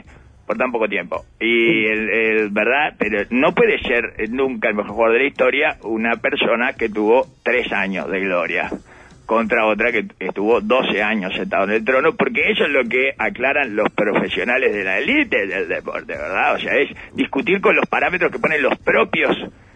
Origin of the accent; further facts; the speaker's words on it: Uruguay; Así somos los uruguayos, como anfitriones.